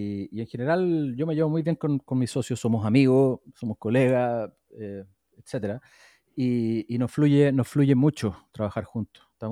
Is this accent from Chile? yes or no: yes; Chile; porque, bueno, yo soy chileno, como tú bien dijiste, yo tenía muchas más redes para contratar ingenieros en Chile